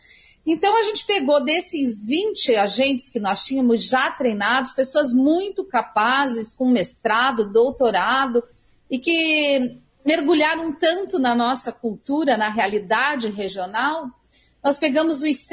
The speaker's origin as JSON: {"language": "Portuguese", "town": "Cascavel", "region": "Paraná", "country": "Brazil", "tie": "born there", "said": "Porque eu venho do interior, né? Eu nasci em Cascavel"}